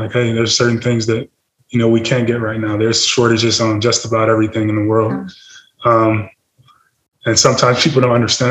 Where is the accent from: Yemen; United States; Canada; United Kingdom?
United States; Chicago, Illinois; Just where I grew up. I grew up in the South Side of Chicago.